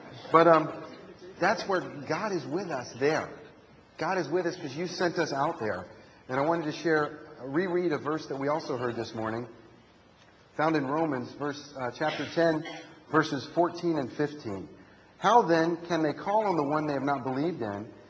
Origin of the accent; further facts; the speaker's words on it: United States; And I, being an American, and I planned this